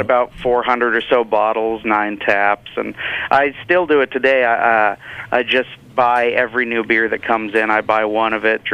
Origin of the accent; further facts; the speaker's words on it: Yakima, Washington, United States; and you know, I grew up in Yakima, so I'm spoiled